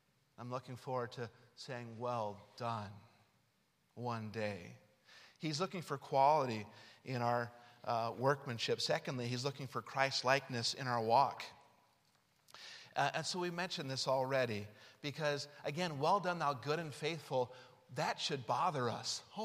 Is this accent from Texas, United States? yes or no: no; Utah, United States; My dad was born and raised in West Virginia, but I grew up in Utah.